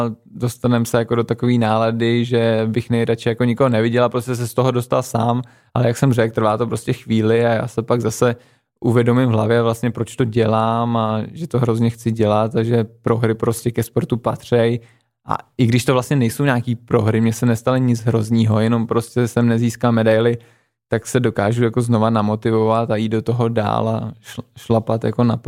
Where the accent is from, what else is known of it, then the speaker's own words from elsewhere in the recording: Nymburk, Central Bohemian Region, Czechia; já vlastně pocházím z Nymburka, to je asi tady kousek, nevím, 40 kilometrů od Prahy, kde jsem teda začínal i s hokejem